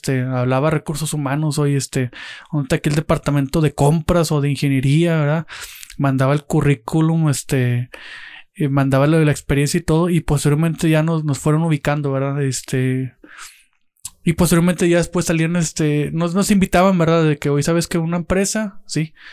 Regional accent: Nuevo León, Mexico; Tabasco está muy bien, el aprendizaje y todo, pues me voy a ir a Nuevo León, ¿sí?

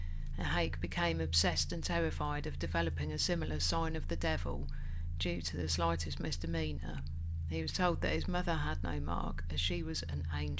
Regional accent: Stamford, East Midlands, United Kingdom; He was born on the 24th of July 1909 in Stamford, Lincolnshire, my hometown.

